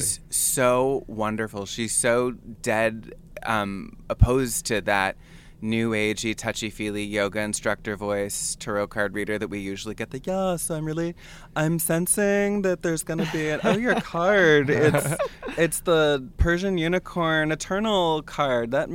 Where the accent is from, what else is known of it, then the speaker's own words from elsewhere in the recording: California, United States; I'm from California. I'm not really sure what autumn tastes like.